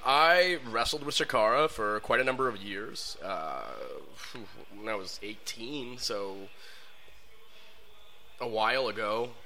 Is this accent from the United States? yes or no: no; Montreal, Quebec, Canada; This is my hometown. It's the only promotion in Montreal I work for anymore.